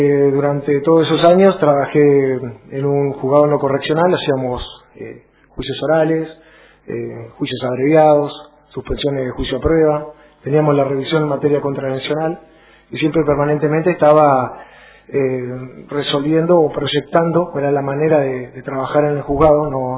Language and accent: Spanish; El Maitén, Chubut, Argentina; yo me crié en el Maitén, estuve hasta que luego me fui a estudiar, mi mamá era médica, estuvo 20 años en el Maitén, luego mi papá profesor, se fueron a vivir a Esquel, están, no sé, también 20 años, y quería volver a mi provincia.